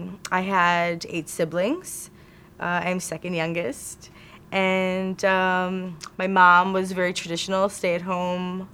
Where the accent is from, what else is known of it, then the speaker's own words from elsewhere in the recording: Dearborn, Michigan, United States; Sure, so I grew up in Dearborn. I went to Dearborn Public Schools. I attended Fortson High School.